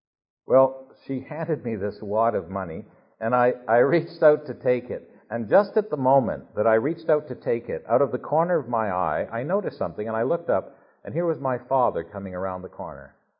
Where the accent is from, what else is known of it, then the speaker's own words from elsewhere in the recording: Canada; even if I am a Canadian.